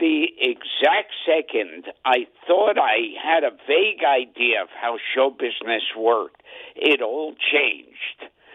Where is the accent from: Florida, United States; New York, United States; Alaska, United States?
New York, United States; New York City; and now I'm selling my own T-shirts on there because I'm a New Yorker.